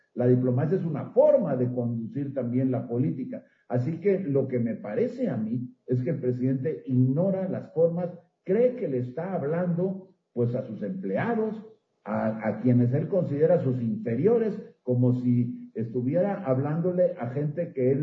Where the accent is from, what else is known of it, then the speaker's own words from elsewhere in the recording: Veracruz, Mexico; Yo, por ejemplo, que soy de Veracruz